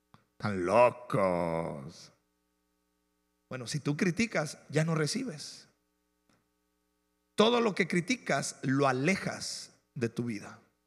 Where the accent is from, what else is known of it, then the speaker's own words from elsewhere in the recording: Mexico; Y así somos los mexicanos.